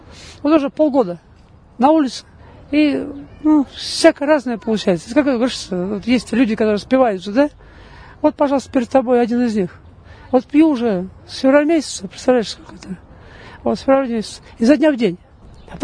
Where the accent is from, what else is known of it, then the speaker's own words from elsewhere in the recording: Volga region, Russia; moved away as an adult; now in Moscow, Russia; вот сам я родом с Поволжья, не важно с какого города, но с Поволжья. Вот, в Москве с 99-го года. В 99-го года приехал сюда.